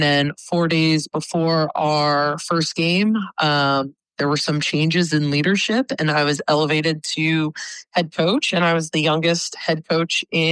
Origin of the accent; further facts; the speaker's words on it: New Jersey, United States; So I grew up in New Jersey. I went to the prestigious Redbank Catholic High School.